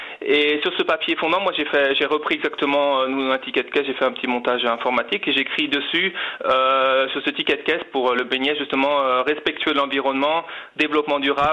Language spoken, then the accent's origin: French; France; Je suis français.